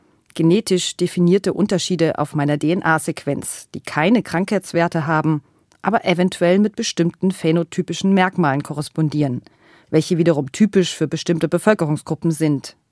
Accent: Munich, Bavaria, Germany; Ich bin nach München gefahren, in meine Heimat, um meine Eltern zu besuchen.

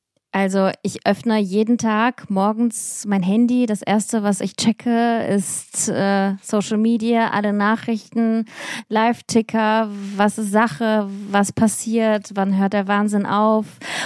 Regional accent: Russia; Weil auch ich als Russin kann sagen, auch ich habe da Freunde und Bekannte.

